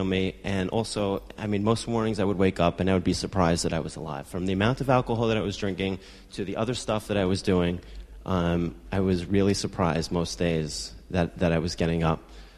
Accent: Brooklyn, New York, United States; I grew up in Brooklyn. We used to come into the city on Thursday nights.

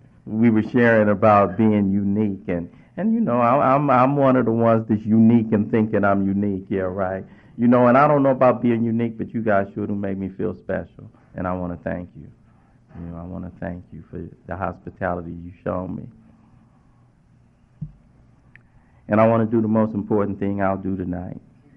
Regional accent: Los Angeles, California, United States; I grew up in a real large family. I come from South Central Los Angeles, heart of Watts, and I grew up 6 boys in my family

